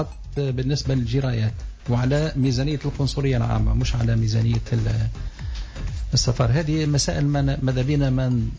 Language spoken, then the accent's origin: Arabic; Tunisia; لأنه احنا توا نجيب بعض الإدارات عندنا في تونس